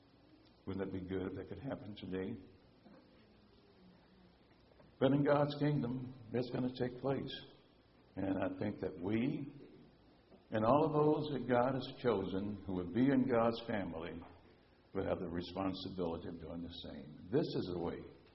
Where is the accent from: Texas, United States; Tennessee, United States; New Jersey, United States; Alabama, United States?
Tennessee, United States; Jackson; born there; As I read this, I always think about being a little boy. You know, I was born in Jackson, Tennessee, and we did play on the streets.